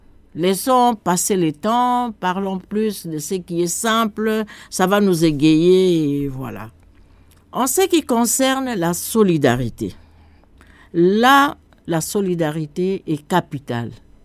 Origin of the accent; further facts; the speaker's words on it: DR Congo; ça me rappelle aussi une culture chez nous, en RD Congo.